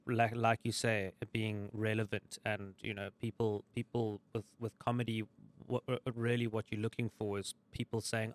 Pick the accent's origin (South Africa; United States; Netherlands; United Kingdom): South Africa; Cape Town, Western Cape; We grew up in Cape Town.